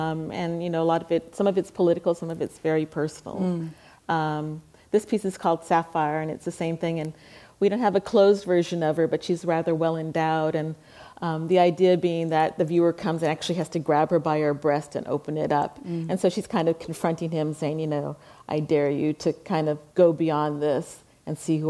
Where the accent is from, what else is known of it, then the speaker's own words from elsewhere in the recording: Laurel Canyon, California, United States; But coming as a girl born and raised in Laurel Canyon, which is very, you know, quasi-rural